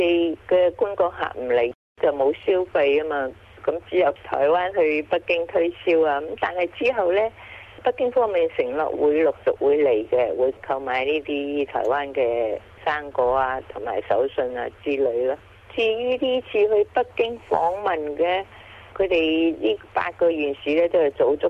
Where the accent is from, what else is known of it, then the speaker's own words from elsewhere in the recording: Guangdong, China; 即系我哋广东人叫嘅番石榴